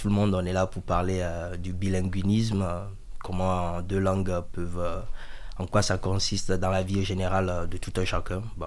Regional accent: Lomé, Maritime, Togo; first language Mina; French is a second language; now in France; Exactement … je suis né au Togo. Plus précisément dans la capitale Lomé. J'ai grandi dans le quartier Avedi et tout. Et je suis né avec la langue Mina

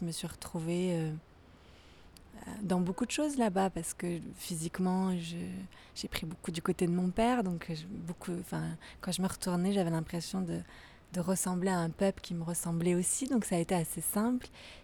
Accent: France; moi j'ai grandi en France et j'ai été élevée par ma mère française et mon père est mauricien. Donc il y a 5 générations du côté de mon père, ils étaient en Inde du Sud

